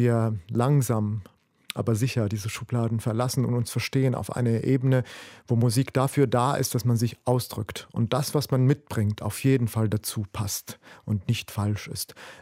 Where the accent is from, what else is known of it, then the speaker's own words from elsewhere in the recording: Lebanon; moved away as an adult; now in Germany; Ich bin im Krieg in Libanon aufgewachsen und das war immer unerwartet, was am nächsten Tag kam.